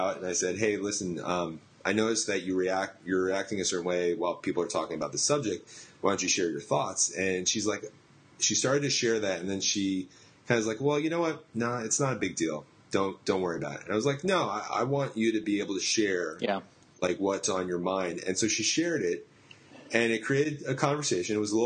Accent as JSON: {"language": "English", "region": "New Jersey", "country": "United States", "said": "so I'm from North Jersey, right outside of New York City"}